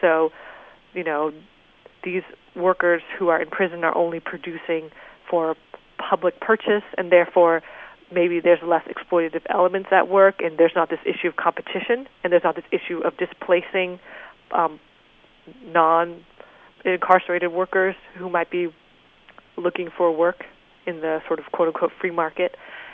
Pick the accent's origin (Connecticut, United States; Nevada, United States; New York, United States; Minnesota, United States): Minnesota, United States; Well, I guess in 1998, I believe, there was a strike in my home state of Minnesota.